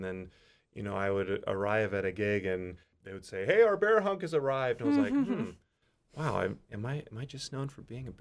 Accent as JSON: {"language": "English", "town": "Houston", "region": "Texas", "country": "United States", "tie": "born or raised there", "also_born_or_lived": "Pittsburgh", "said": "I grew up in Houston. I've spent the past 12 years, however, in Pittsburgh, which has been kind of a lot of the formative years of my operatic career. I actually just moved back to Houston"}